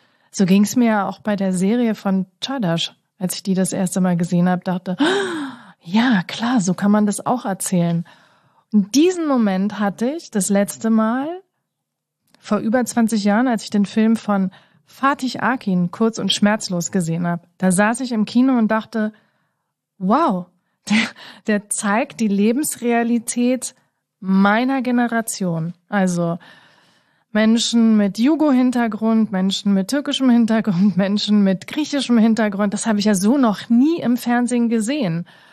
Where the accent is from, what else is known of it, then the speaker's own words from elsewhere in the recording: Berlin, Germany; born there; Ich bin ja in Deutschland geboren. Ich bin in Berlin geboren.